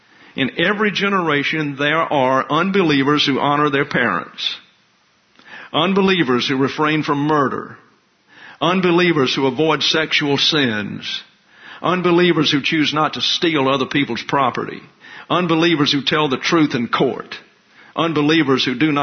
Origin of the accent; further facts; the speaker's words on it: the South, United States; I know this to be true because I'm from the South, where everyone goes to church.